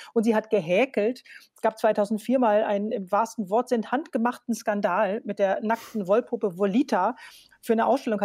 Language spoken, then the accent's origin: German; Berlin, Germany; Ich war auch immer ganz stolz als Berlinerin